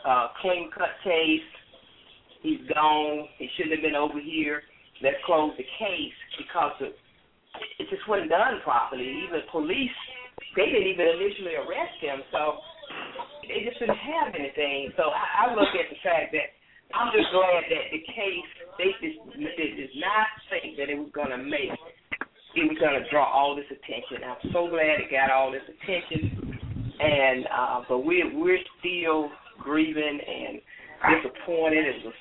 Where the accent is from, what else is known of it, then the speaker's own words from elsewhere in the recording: Mississippi, United States; You know, we're still grieving down here. It's we're it's common, you know, coming, growing up in Mississippi, we see it all the time.